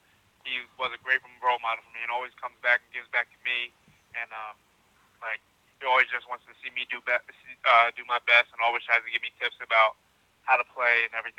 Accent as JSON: {"language": "English", "town": "Philadelphia", "region": "Pennsylvania", "country": "United States", "tie": "born or raised there", "said": "Honestly, I grew up in Philly"}